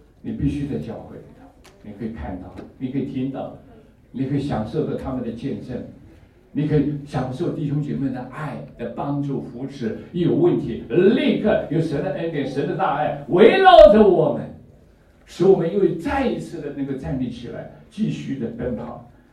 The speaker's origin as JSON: {"language": "Chinese", "country": "China", "said": "我们中国人讲说嫁鸡随鸡，嫁狗随狗"}